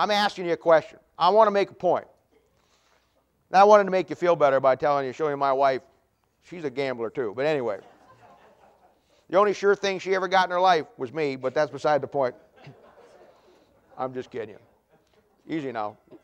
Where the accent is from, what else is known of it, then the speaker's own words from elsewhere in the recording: Ohio, United States; Most people, when I was in Ohio, I grew up in Ohio, in 1973, two, someplace in there, Ohio started the lottery.